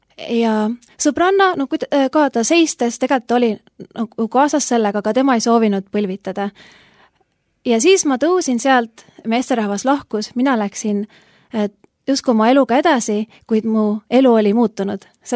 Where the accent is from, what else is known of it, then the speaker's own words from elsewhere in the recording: Oeti, Järva County, Estonia; Ma kasvasin üles maal, Järvamaal väikses külas nimega Oeti.